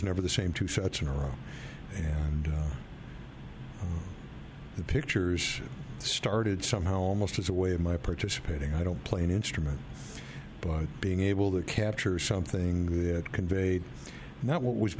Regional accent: Detroit, Michigan, United States; I grew up in Detroit, and there were a lot of clubs and after-hours clubs

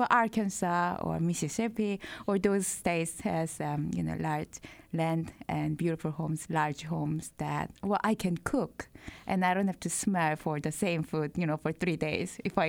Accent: South Korea; But, you know, I came from Korea, and most kids start when they're 3.

